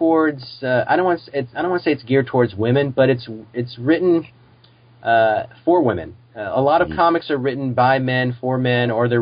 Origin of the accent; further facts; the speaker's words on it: Virginia, United States; I grew up in Southwest Virginia. I live outside of Philadelphia. I grew up in the coal mining region of Southwest Virginia.